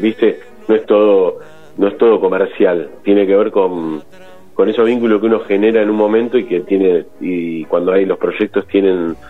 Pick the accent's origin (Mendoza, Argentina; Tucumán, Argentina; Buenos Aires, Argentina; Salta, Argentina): Buenos Aires, Argentina; Nosotros algunos somos porteños, otros viven en la provincia de Buenos Aires